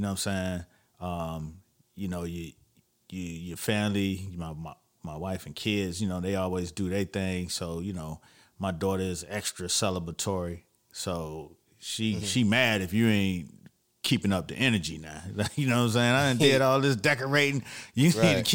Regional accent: Florida, United States; You know, I'm from Florida.

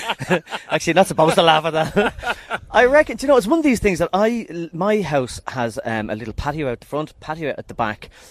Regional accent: Beaumont, Leinster, Ireland; when I grew up in Beaumont, and my dad and mum are from the country, and we had a three-bedroom semi down there, but we grew all our veg out the back.

